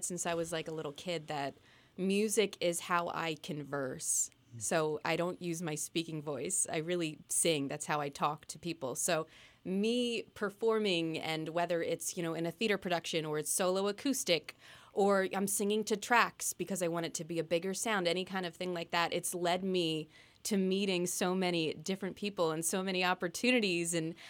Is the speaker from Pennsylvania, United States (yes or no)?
yes; Pottstown, Pennsylvania, United States; growing up in Pottstown and around the area. But it was really the Valley that gave me my biggest opportunities and my biggest shots.